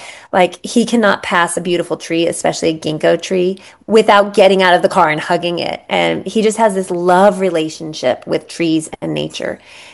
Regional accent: United States; now in Palestine; I know, as an American, that was always like, that's a crazy amount.

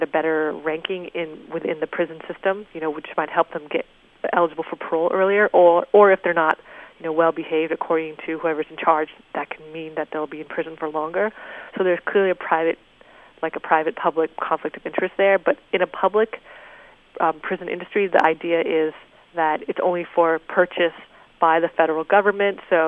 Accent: Minnesota, United States; Well, I guess in 1998, I believe, there was a strike in my home state of Minnesota.

